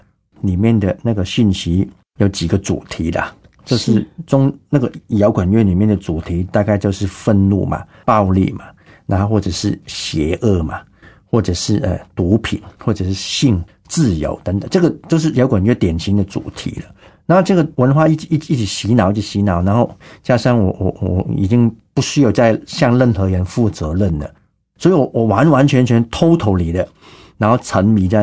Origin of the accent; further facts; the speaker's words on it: Hong Kong; 我在香港长大的